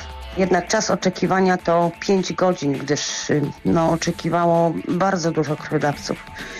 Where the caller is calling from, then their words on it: Szczecin, West Pomeranian Voivodeship, Poland; Witam, jestem ze Szczecina, stała słuchaczka.